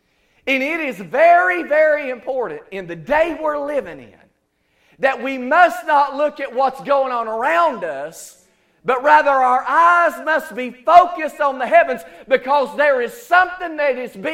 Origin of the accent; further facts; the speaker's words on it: Tennessee, United States; accent: East Tennessee; Some places I go because my East Tennessee accent, I have to take an interpreter anyway